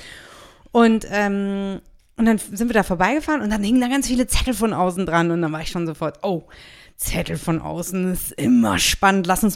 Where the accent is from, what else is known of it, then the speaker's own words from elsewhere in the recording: Berlin, Germany; moved away as an adult; now in United States; wir kommen ursprünglich aus Berlin, da haben wir uns auch kennengelernt